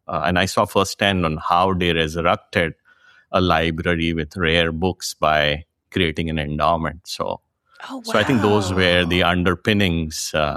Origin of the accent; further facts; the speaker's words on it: India; born there; So I was born in India. My family in 1947, when India partitioned, they became refugees.